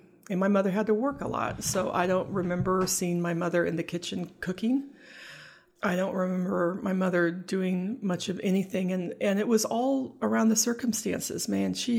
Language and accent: English; England, United Kingdom; born there; Well, I was born in England.